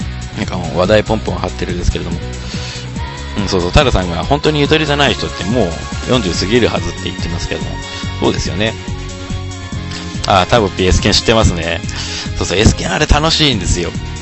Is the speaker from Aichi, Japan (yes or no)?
no; Kanagawa, Japan; でうち神奈川なんですけども、神奈川だと泥系でした